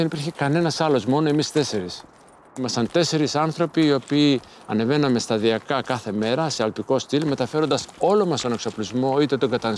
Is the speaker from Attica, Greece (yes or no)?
yes; Athens, Attica, Greece; Γεννήθηκα το Μάιο του 1962 στην Αθήνα και μεγάλωσα στο Άνω Ηλίου Μεγάλεο, μια περιοχή που βρίσκεται κοντά στο Χαϊδάρι.